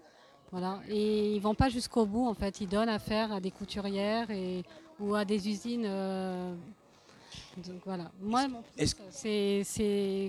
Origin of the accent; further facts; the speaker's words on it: Cannes, Provence-Alpes-Côte d'Azur, France; je suis originaire de la ville de Cannes